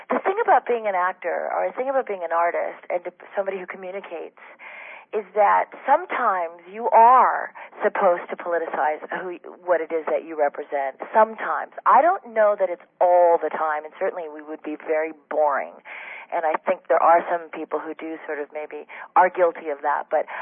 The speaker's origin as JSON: {"language": "English", "country": "Canada", "said": "I came from Canada, so, and then all my family were African Canadians."}